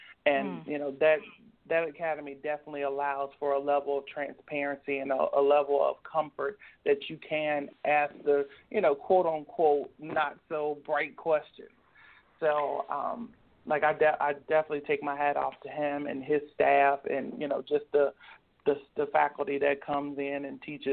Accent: Petersburg, Virginia, United States; yes, I am an 804 girl. Grew up, right in Petersburg, right behind Virginia State.

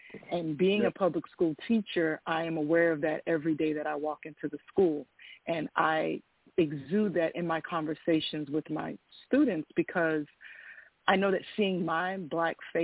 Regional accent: Miami, Florida, United States; And I'm born and raised in Miami, Florida.

